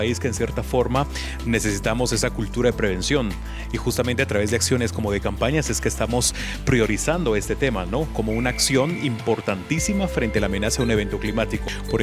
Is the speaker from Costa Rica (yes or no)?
no; Guatemala; lo que hacemos como población guatemalteca es alarmarnos, ¿sí?